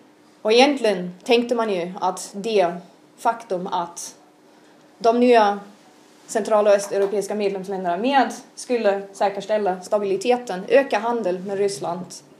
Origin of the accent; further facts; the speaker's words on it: Germany; Swedish is a second language